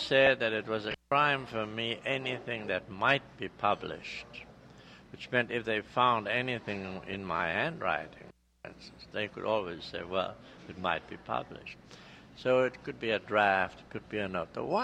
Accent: South Africa; And this was what I heard growing up in South Africa. 60 years later, I go back, and I still hear the sirens.

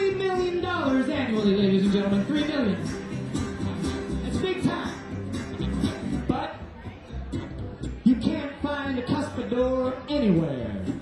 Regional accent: Nashville, Tennessee, United States; from Nashville here. Glad to be playing in our hometown.

